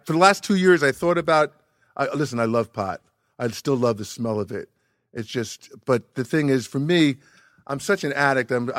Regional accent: Paterson, New Jersey, United States; now in Hollywood, United States; No, I'm from Northern New Jersey.

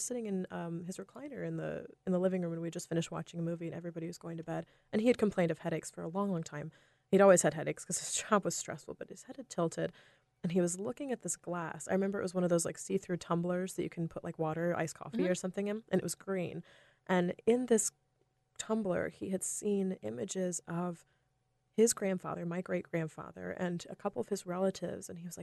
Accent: North Carolina, United States; I grew up in North Carolina. It was very suburban.

